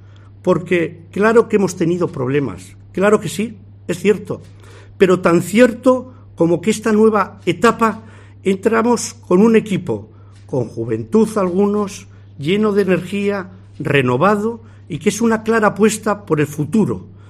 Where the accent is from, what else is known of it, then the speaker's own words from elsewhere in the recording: Basque Country, Spain; Nosotros, el PP del País Vasco, somos vascos y españoles, sin complejos, pegados a nuestra tierra, pegados a nuestras raíces, que amamos el euskera